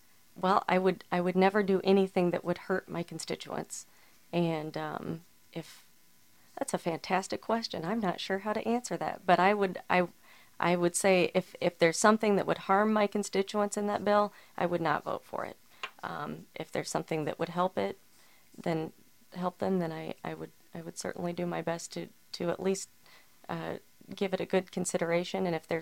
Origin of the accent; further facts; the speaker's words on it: Solon, Iowa, United States; Well, I grew up in Solon, and I graduated from Solon High School and went to the University of Iowa, and shortly after that moved to West Liberty.